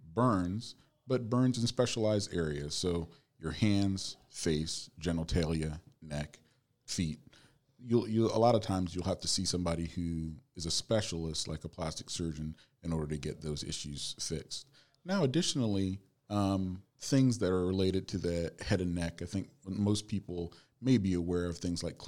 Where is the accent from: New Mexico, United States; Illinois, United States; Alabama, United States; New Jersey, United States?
Alabama, United States; Huntsville; moved away as an adult; now in Atlanta, United States; I came from Huntsville, Alabama, and moved down here to Atlanta for college.